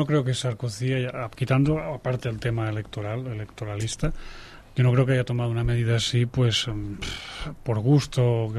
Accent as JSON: {"language": "Spanish", "country": "Spain", "said": "como españoles nos dolía mucho cuando en la década de los 60, que había un millón y medio de españoles trabajando en Alemania, ¿no?, por el paro que había aquí en España"}